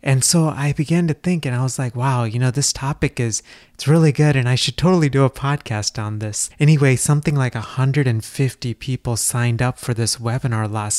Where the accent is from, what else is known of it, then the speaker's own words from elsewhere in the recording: Texas, United States; which made me so happy, you know, being and growing up in Texas. It reminded me of that home.